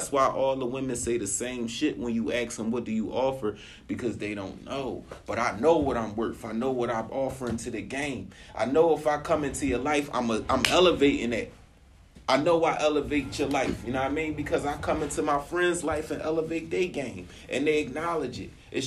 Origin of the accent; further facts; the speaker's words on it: Philadelphia, Pennsylvania, United States; I'm from Philly. Number one murder kick.